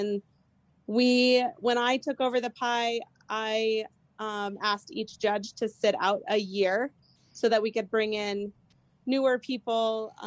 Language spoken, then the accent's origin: English; Carbondale, United States; But the fair has been a huge part of our life growing up in Carbondale.